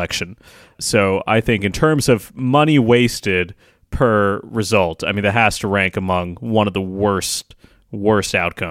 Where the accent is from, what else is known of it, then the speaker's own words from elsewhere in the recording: Kentucky, United States; I would put up Amy McGrath from my home state of Kentucky.